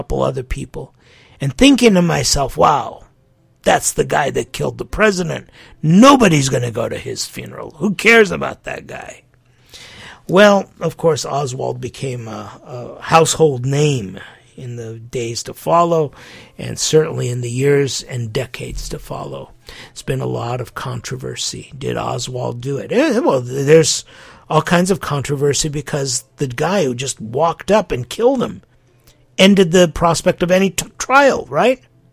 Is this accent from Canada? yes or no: no; United States; growing up in the United States, not only the assassination of the president